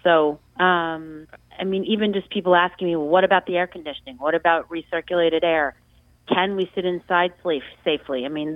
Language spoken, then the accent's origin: English; Manhattan, New York, United States; I grew up in Manhattan, so, you know, when I read an article about a place like Delmonico's or somewhere I've gone my whole life, you know, it's just sort of inconceivable.